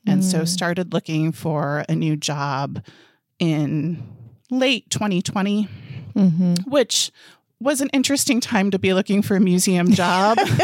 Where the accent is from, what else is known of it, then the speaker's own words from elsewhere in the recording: Michigan, United States; So I grew up in Southern Michigan and went to Michigan State University